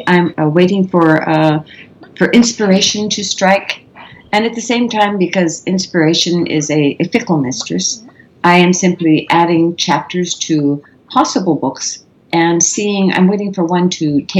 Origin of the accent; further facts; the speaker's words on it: Tacoma, Washington, United States; an urban fantasy set in my hometown of Tacoma.